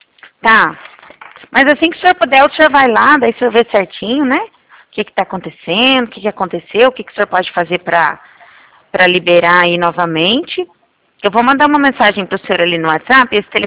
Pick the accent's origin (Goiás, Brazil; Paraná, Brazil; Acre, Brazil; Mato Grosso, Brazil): Paraná, Brazil; Cornélio Procópio; Eu sou daqui de Cornélio.